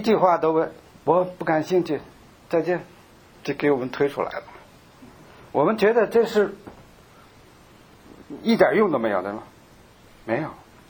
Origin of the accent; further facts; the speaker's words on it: China; 我说我是从中国来的。